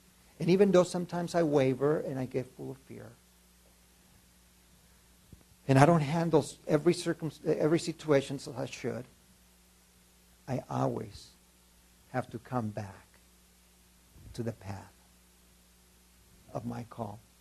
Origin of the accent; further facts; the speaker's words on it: Ciudad Juárez, Chihuahua, Mexico; As I told you, I was born and raised in Juarez.